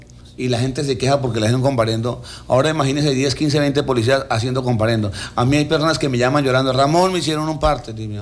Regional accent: Colombia; Porque ese es el problema como colombianos que hacemos

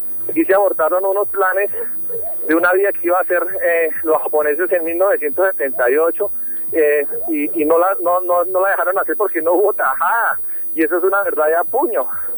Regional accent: Llanos Orientales, Colombia; un pueblo trabajador y honrado como lo somos los llaneros.

